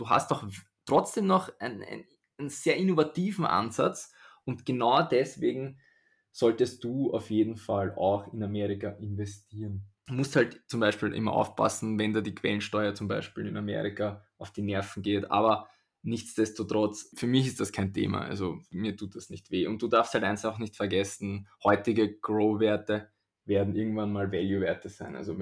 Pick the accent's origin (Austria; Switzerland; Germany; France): Austria; Ich als Österreicher